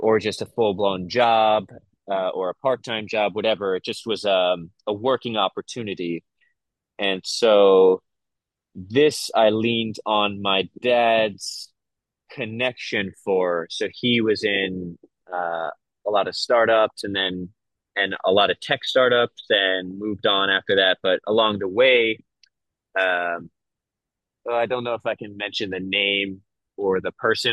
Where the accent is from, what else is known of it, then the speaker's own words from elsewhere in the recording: San Diego, California, United States; No, I'm not from Nashville or Boston. I was from